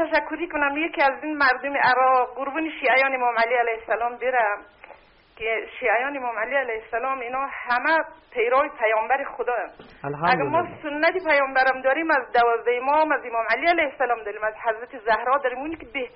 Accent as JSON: {"language": "Persian", "country": "Afghanistan", "moved": "yes", "lives_now": "Iran", "said": "من خودم شیعه ام، سوادم کمی از افغانستانم هستم، ولی 35 سال اینجا موندم."}